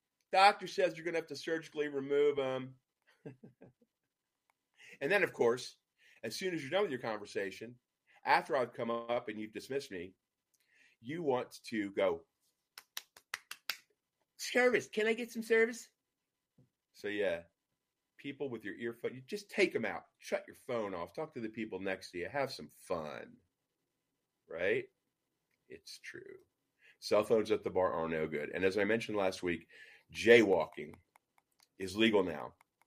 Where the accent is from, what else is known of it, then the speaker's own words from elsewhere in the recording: Nashville, Tennessee, United States; also born or lived in Miami; now in Beverly Hills, United States; I started off in Miami, then Miami Beach, then back to Nashville, Tennessee, where my hometown, yeehaw, Nashville, Tennessee, where I tended bar for many years